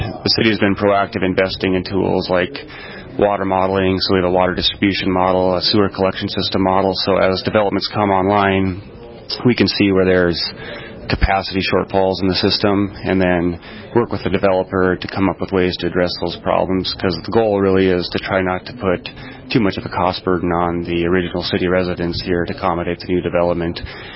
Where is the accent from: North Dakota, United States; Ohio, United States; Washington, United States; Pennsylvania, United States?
North Dakota, United States; Bowman; I grew up in Bowman, North Dakota, close to here